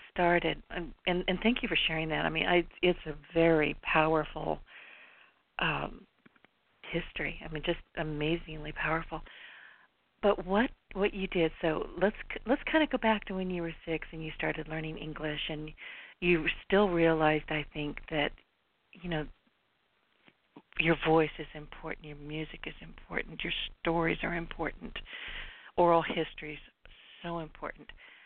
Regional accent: United States; I'm an American born and bred. All of my family, we've been here for centuries.

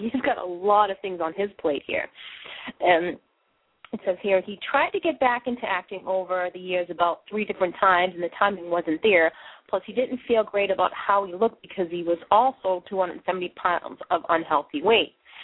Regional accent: Boston, Massachusetts, United States; accent: Boston; now in Maine, United States; as you hear with my accent, I am originally from Boston, born and bred and right

